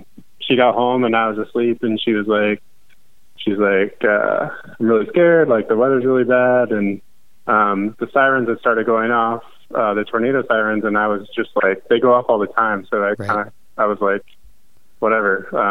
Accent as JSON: {"language": "English", "region": "Texas", "country": "United States", "tie": "born or raised there", "said": "I grew up in Texas, like tornadoes went through our neighborhood, but I've never been personally in the middle of one."}